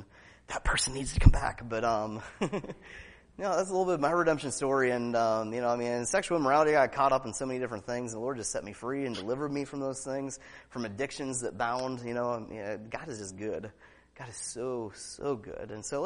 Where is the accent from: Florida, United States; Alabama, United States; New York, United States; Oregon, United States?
Alabama, United States; When I was growing up in Alabama, he talked about a sweet potato pie.